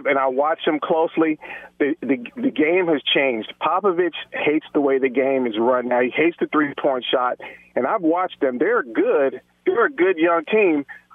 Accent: San Antonio, Texas, United States; I followed them since I was a kid growing up in San Antonio

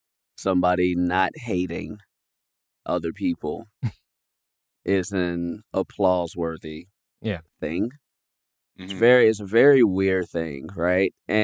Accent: Chicago, Illinois, United States; I grew up in Chicago.

